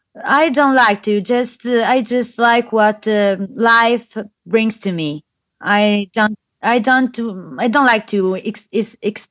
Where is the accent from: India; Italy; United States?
Italy; La Spezia, Liguria; English is a second language; We are from La Spezia, which is little town in the northwest of Italy.